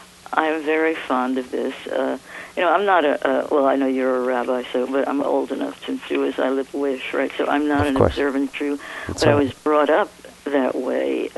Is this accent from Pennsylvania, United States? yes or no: no; Brooklyn, New York, United States; my background is East European Jews, and that's what I grew up with in Brooklyn.